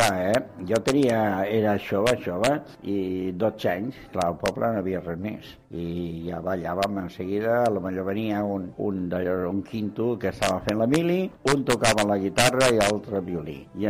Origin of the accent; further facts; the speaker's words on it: Barcelona, Catalonia, Spain; born there; vaig néixer a Barcelona, a Sant Gervasi. Vaig néixer el 18 de gener del 32. Al gener, si de vol, faré 81.